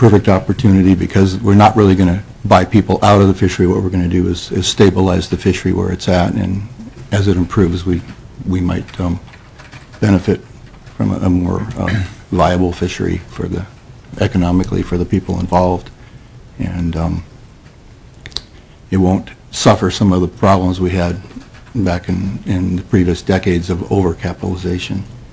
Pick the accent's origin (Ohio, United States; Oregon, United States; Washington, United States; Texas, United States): Washington, United States; I come up here from Washington.